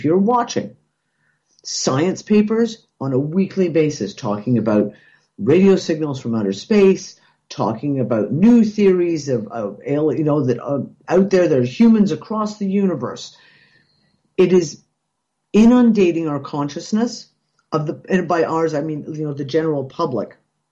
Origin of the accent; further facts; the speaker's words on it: Canada; moved away; You know, I'm Canadian and I look at what's going on in Canada right now, jaw on the floor, thanking my lucky stars that we left when we did.